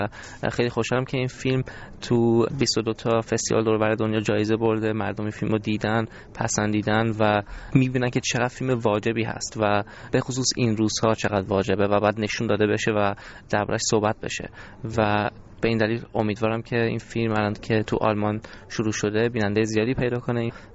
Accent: Iran; moved away; من با پدر مادرم و برادرم که از ایران اومدیم به خارج،

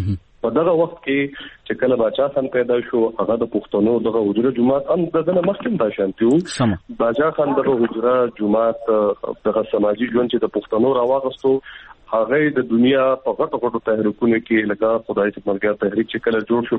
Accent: Swat, Khyber Pakhtunkhwa, Pakistan; زه په خپله د سوات یم پېښور یونیورسټي کې سبق وایم.

